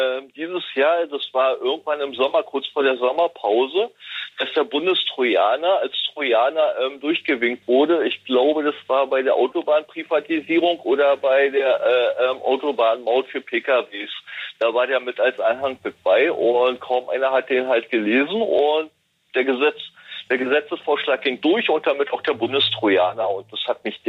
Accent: Berlin, Germany; Ja, ich bin aus Friedrichshain.

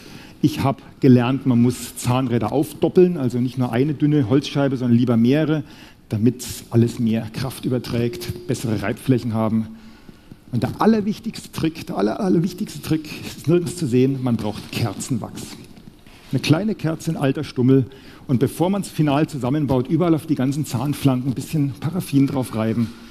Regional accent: Nuremberg, Bavaria, Germany; Das hier ist gerade die Werbung für Nürnberg und Fürth, wo ich herkomme.

